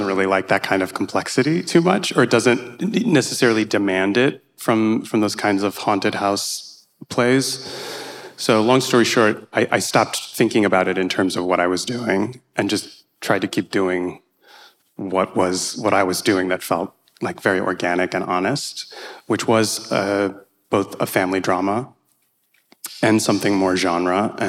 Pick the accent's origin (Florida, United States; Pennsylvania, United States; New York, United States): Pennsylvania, United States; Scranton; So I grew up in Scranton, Pennsylvania.